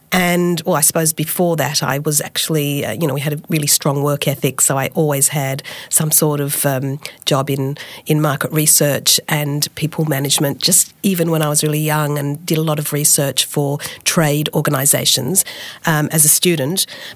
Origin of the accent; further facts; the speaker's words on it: Melbourne, Victoria, Australia; also born or lived in London, England; I grew up in Melbourne, Australia, partly, and for my primary school, I grew up in London, England.